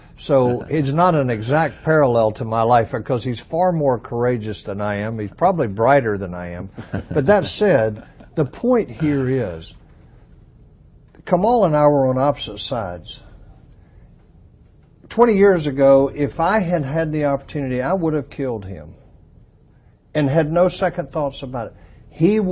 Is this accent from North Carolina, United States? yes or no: yes; North Carolina, United States; Well, he is he's a young man from the South, which I grew up in North Carolina.